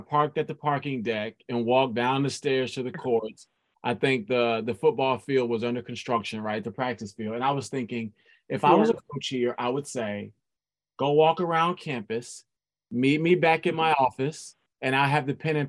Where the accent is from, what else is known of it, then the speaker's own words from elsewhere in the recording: Midwest, United States; I'm from the Midwest, right?